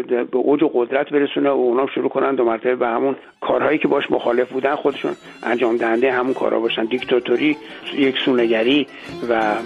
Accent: Iran; moved away; میخواستم وضعیت خودمونو که ما از ایران اومدیم توضیح بدم

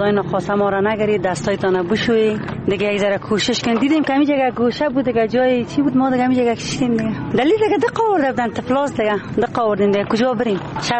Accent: Kabul, Afghanistan; ما خودم از کابل آمدیم

